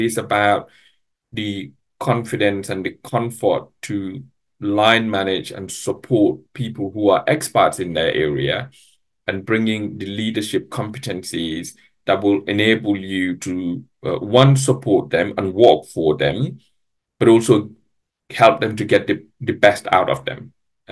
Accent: Gambia; Personally, I'm from the Gambia. It's a tiny little country in West Africa.

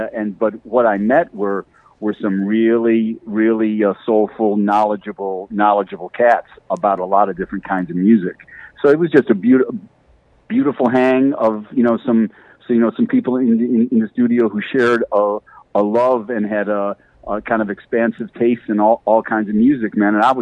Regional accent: Rochester, New York, United States; but in my hometown of Rochester, I could turn on the radio

